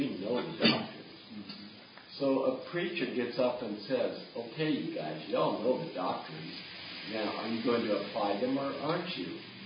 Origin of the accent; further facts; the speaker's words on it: Missouri, United States; We're from Missouri and the rocks are here.